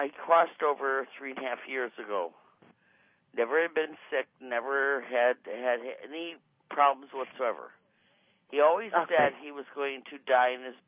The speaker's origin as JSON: {"language": "English", "region": "Michigan", "country": "United States", "said": "from Michigan."}